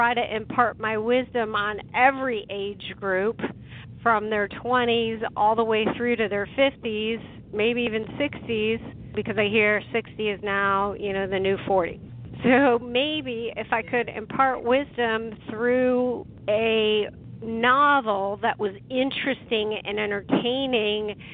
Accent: Chicago, Illinois, United States; I grew up in Chicago, and if anybody knows the weather in Chicago

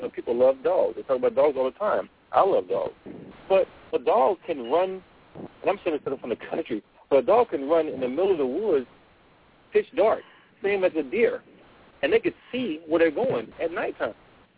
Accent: Jonesboro, Louisiana, United States; also born or lived in Houston; I was down my hometown, Louisiana, in Jonesboro.

